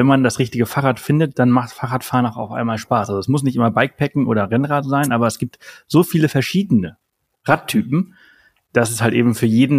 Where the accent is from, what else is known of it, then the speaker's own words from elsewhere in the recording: Balearic Islands, Spain; Ich bin ja auf Mallorca aufgewachsen.